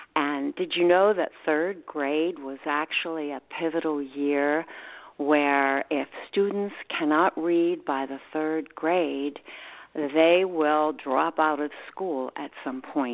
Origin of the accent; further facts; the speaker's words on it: Penn Hills, Pennsylvania, United States; And by the way, I hail from Pennsylvania. Outside of Pittsburgh, Penn Hills High School is where I attended high school, and then I went back and I taught there.